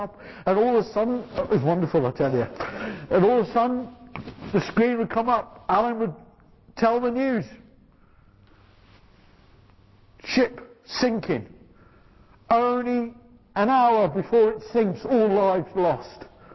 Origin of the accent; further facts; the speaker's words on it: Beckenham, London, United Kingdom; Bromley is only a stone's throw away from where I was brought up. I was brought up in Beckenham. People who are posh say it's in Kent. People who are common like me say it's in London. And that's where I was brought up as a little lad.